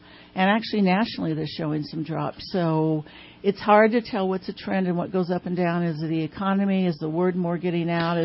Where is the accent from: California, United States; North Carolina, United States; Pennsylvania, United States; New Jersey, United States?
California, United States; Not recently, but I did growing up on Shasta Lake.